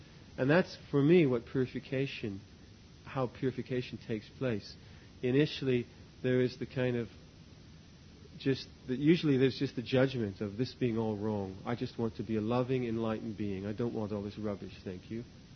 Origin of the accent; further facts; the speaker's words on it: England, United Kingdom; I'm an Englishman anyway.